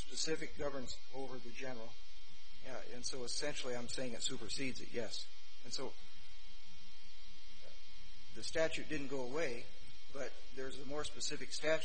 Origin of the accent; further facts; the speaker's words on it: Eugene, Oregon, United States; It's an embarrassing fact of Oregon history that many towns, including my hometown of Eugene, had sundown laws for many years